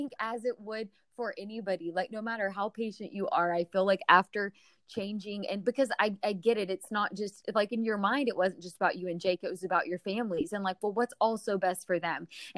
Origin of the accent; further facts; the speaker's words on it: Texas, United States; But then also, okay, y'all, we're from Texas. Remember, it gets so hot.